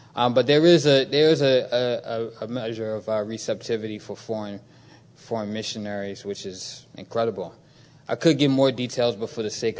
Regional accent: United States; And because we're from the States, sometimes, you know, they do esteem, you know, what you think

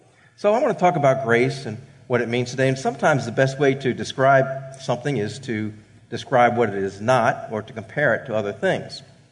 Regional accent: Maryland, United States; one thing I like about visiting Baltimore, not only is it in my home state where I grew up, and I get to visit friends and some other familiar places while I'm here

